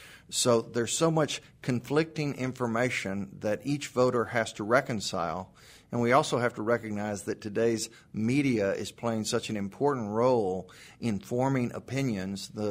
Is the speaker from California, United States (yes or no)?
no; Texas, United States; I grew up in Texas